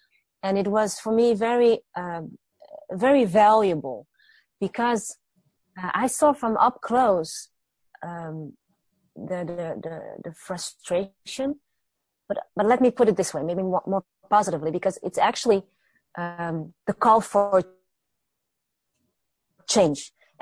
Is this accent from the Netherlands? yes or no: yes; Netherlands; English is a second language; I came from the Netherlands and I know politics in the Netherlands